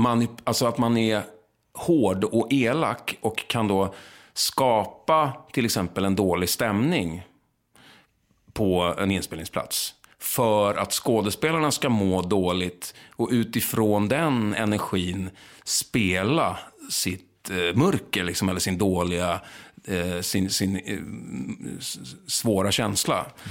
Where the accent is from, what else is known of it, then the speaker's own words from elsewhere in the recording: Lidingö, Stockholm County, Sweden; Jag var från Lidingö, lite så här övre medelklassunge. Och som hade väl lite så här Lidingöin kanske och pratade lite så liksom.